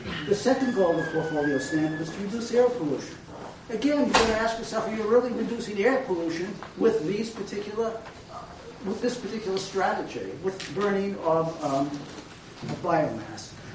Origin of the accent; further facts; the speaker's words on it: Heath, Massachusetts, United States; I'm from Heath, Massachusetts, one of the old towns in the area here.